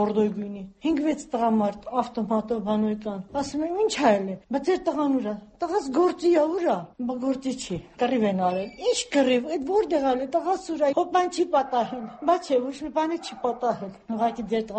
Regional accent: Yerevan, Armenia; արտաշացի չենք, մենք Երևանից ենք։

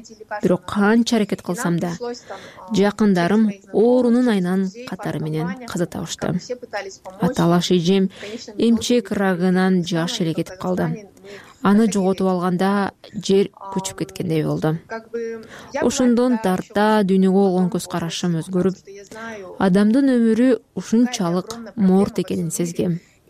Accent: Chuy Region, Kyrgyzstan; Чуйгулусунун Мьянфан айылында туулгам. Ушул айылдагы жалгыз мектепте окугам.

